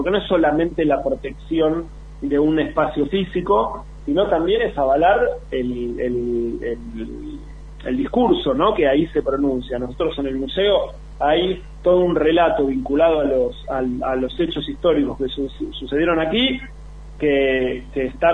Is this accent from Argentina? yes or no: yes; Argentina; que nos tienen que dar orgullo como argentinos.